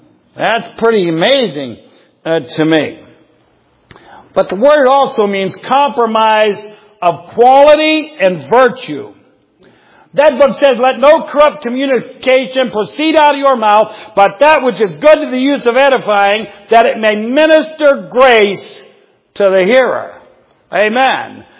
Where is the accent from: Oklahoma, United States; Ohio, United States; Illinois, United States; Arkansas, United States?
Ohio, United States; I'm from Ohio. They use salt.